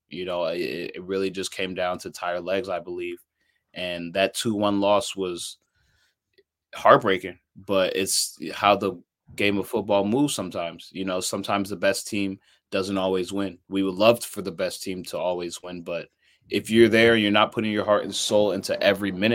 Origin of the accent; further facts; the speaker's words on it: United States; especially as an American